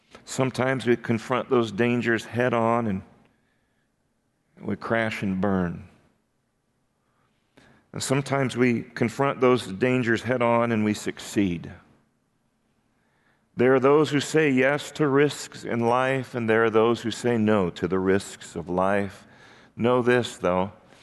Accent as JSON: {"language": "English", "town": "Wayne", "region": "Iowa", "country": "United States", "tie": "born or raised there", "said": "In my hometown of Wayne, it's the annual Chicken Days."}